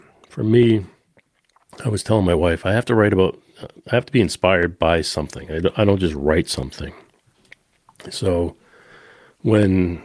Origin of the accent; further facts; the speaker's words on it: Boston, Massachusetts, United States; also born or lived in Tennessee; where I'm from Boston, which is the world of rock music, and I live, or primarily lived, out of Tennessee, which is where the home of country music.